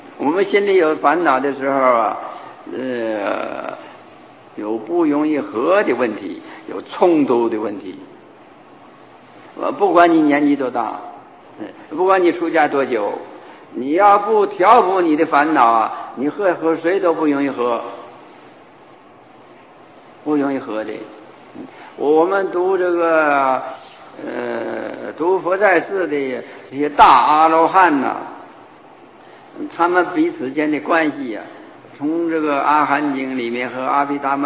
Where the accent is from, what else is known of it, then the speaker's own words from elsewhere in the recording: China; 那么他们是罗诃罗应该用我们中国人的这个伦理关系来说